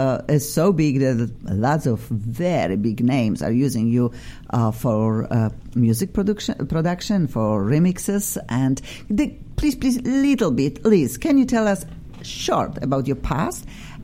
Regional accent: Australia; now in United States; I'm originally from Australia. And now I'm in America.

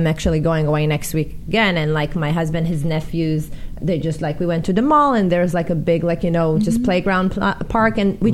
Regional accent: Israel; or for us like growing up in Israel, it's like, oh, you want to come by?

